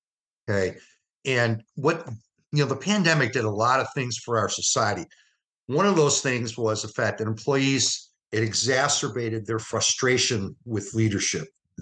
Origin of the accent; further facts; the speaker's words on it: Cleveland, Ohio, United States; as a high school biology teacher and football and track coach in Cleveland, Ohio, and my hometown.